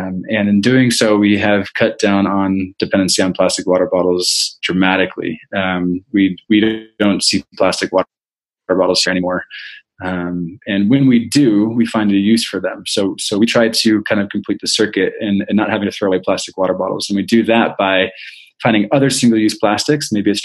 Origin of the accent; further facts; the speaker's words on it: United States; Which, as an American growing up, you hear the word Congo, you're like, well, that's not a place I'm ever going to go.